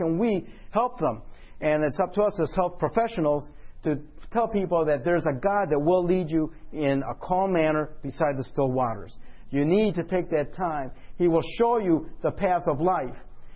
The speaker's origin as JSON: {"language": "English", "region": "Michigan", "country": "United States", "said": "I'm from Michigan. 29% of our population is obese."}